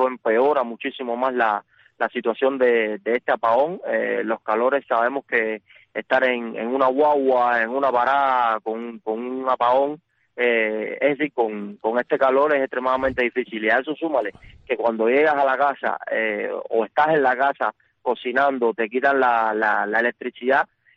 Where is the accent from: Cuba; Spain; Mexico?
Cuba; somos nosotros, los cubanos de a pie, los que estamos en esa situación con este tema de los apagones